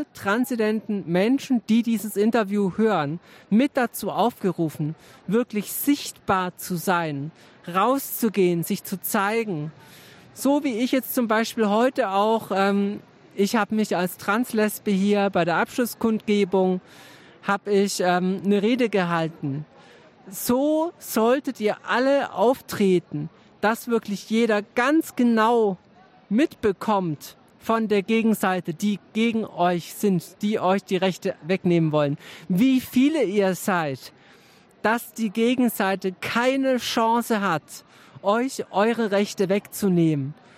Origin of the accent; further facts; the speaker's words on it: Berlin, Germany; now in Hamburg, Germany; also ich kann jetzt natürlich hier auch als Berlinerin, kann ich jetzt den Vergleich Berlin-Hamburg so ein bisschen aufbauen.